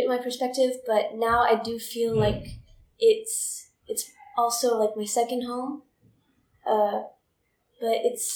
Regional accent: France; I don't feel exactly like fully French just because I grew up in France for most of my life now.

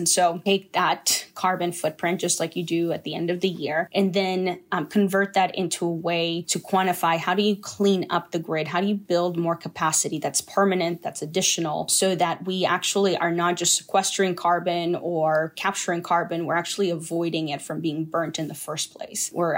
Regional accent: Tennessee, United States; I grew up in Tennessee and I had, my parents were immigrants. We actually, today is our 22nd anniversary of being in the United States.

